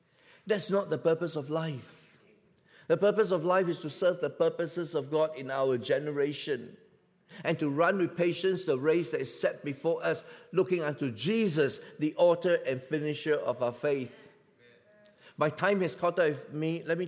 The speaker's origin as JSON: {"language": "English", "country": "Singapore", "said": "Now, I'm a Singaporean. I'm from Asia."}